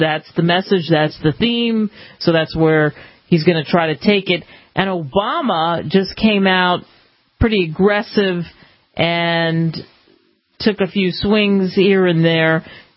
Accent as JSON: {"language": "English", "town": "Philadelphia", "region": "Pennsylvania", "country": "United States", "tie": "born or raised there", "said": "I grew up in Philly, outside of Philly. And how many times did I walk by Independence Hall?"}